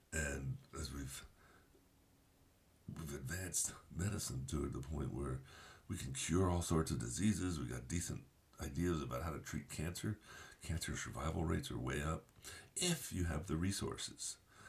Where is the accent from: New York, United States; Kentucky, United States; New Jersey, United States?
New Jersey, United States; I grew up in Central Jersey and I picked up the Yankees from Dad